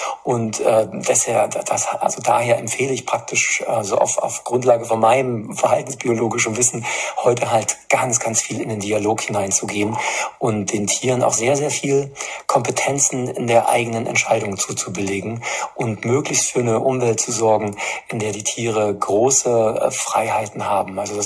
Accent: Erfurt, Thuringia, Germany; wie es auch in meiner Heimatstadt der Fall ist, in Erfurt

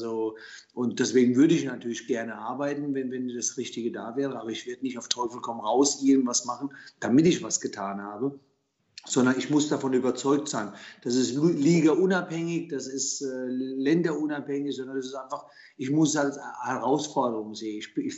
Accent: Germany; born there; Mein Herkunftsland ist Italien, meine Eltern kamen aus Italien, ich bin in Deutschland geboren.

